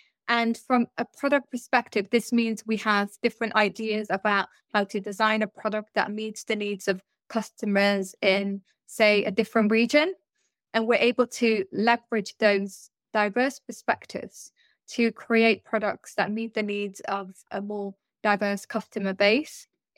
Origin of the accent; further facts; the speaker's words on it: Netherlands; now in London, United Kingdom; my parents are originally from Somalia. I was born in the Netherlands and I grew up in a really small village in the eastern side, close to the German border. I lived there for most of my childhood and then I moved to London